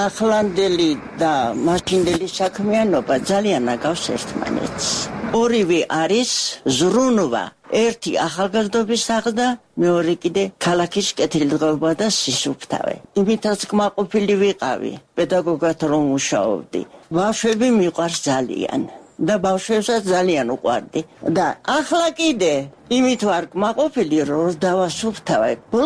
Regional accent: Kakheti, Georgia; მიყვარს ჩემი ქალაქი ძალიან. აქ დავიბადე, აქ გავიზარდე, აქ მოღვაწეობდი თავიდანვე.

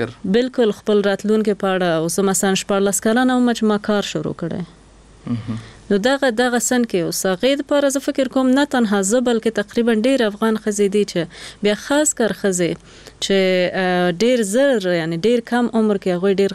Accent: Jalalabad, Nangarhar, Afghanistan; مونږ خو د جلال آباد یو کلی نه یو لری کلی نه

